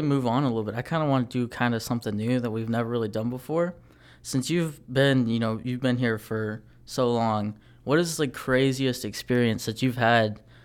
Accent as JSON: {"language": "English", "town": "Florence", "region": "Alabama", "country": "United States", "tie": "born or raised there", "said": "I grew up in Florence, so I didn't think that anybody else would know about it."}